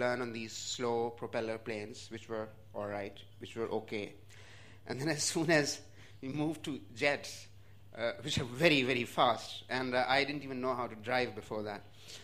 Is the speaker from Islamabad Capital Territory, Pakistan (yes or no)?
no; Punjab, Pakistan; I was born in Pakistan, in Pakistani Punjab, in a small village in central Punjab, in a district called Okada. The village was called 2x4L.